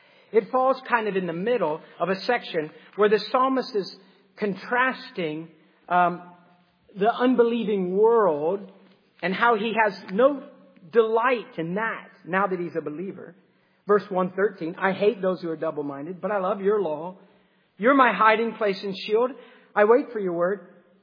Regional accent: United States; It seems that we, especially as American, I don't know if it's just our culture, but we tend to be like a pendulum

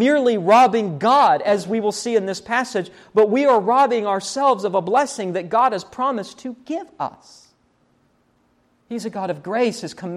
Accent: West Virginia, United States; Sounds like a good address for my home state of West Virginia.

